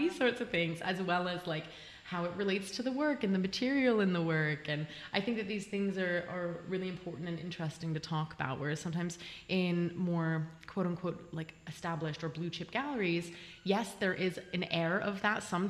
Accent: Austria; also born or lived in United States; I'm American Austrian. And mm-hmm. so like coming from Austria

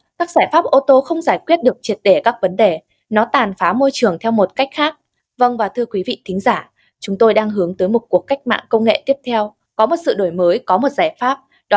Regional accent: Nam Dinh Province, Vietnam; now in Hanoi, Vietnam; Quê chị ở Nam Định, chị cũng đang đến trung tâm thành phố Hà Nội sống để tiện cho việc học tập và làm việc.

